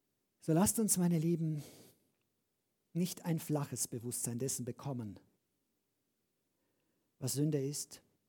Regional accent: Transylvania, Romania; moved away as an adult; now in Germany; Ihr wisst doch, ich bin in Siebenbürgen geboren, habe dort die ersten 20 Jahre meines Lebens gelebt. Aber seit 30 Jahren bin ich deutscher Staatsbürger

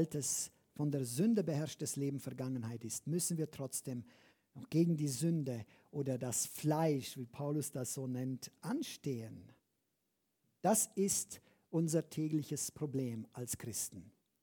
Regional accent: Transylvania, Romania; moved away as an adult; now in Germany; Ihr wisst doch, ich bin in Siebenbürgen geboren, habe dort die ersten 20 Jahre meines Lebens gelebt. Aber seit 30 Jahren bin ich deutscher Staatsbürger

